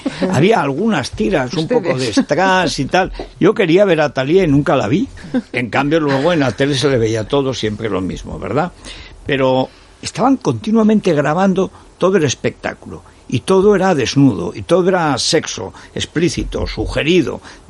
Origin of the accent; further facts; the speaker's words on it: Aragon, Spain; yo he visto cantar a … Bronchales al lado de mi pueblo